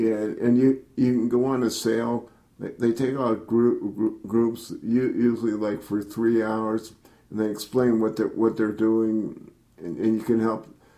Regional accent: St. Louis, Missouri, United States; born there; also born or lived in Chicago; I was born in St. Louis at Jewish Hospital, and I used to live with my mom and dad

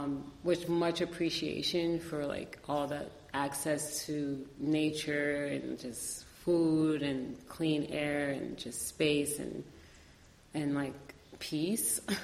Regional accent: Hudson, New York, United States; also born or lived in Paris / Long Island; I would consider Hudson a home for sure. I think I've been, like, I was born in Paris, and then we moved to Long Island, and then we moved to Hudson, and then I moved to back to the city, and I lived in multiple boroughs there.

